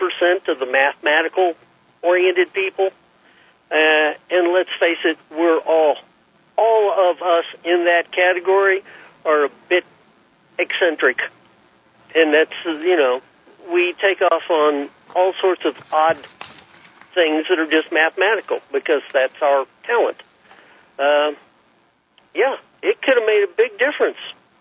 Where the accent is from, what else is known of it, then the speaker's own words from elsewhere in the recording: Enid, Oklahoma, United States; Oh, well, first of all, I grew up in Enid.